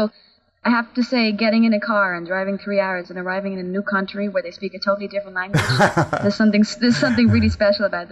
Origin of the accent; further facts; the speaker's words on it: Ireland; I'm from Ireland, so I'm feeling quite at home.